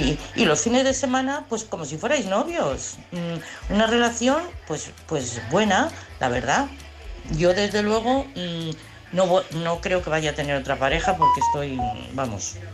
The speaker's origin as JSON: {"language": "Spanish", "town": "Madrid", "region": "Community of Madrid", "country": "Spain", "said": "de Madrid, claro."}